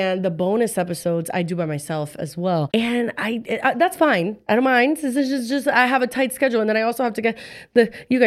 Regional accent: Miami, Florida, United States; like our culture, like what we grew up with in Miami

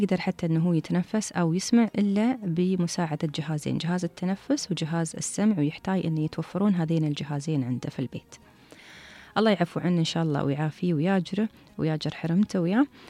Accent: Dubai, United Arab Emirates; عندنا في دبي

